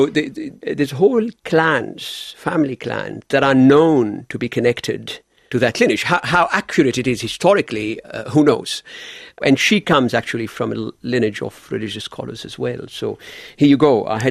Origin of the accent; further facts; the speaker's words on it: Lebanon; now in Australia; growing up in Lebanon and experiencing violence, you know, growing up in war